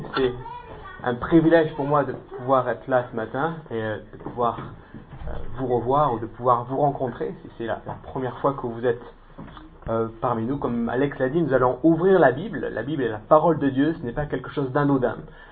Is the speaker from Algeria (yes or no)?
no; Pau, Nouvelle-Aquitaine, France; Pau, je suis originaire de Pau dans les Pyrénées-Atlantiques, c'est là où je suis né, où j'ai vécu une grande partie de ma vie.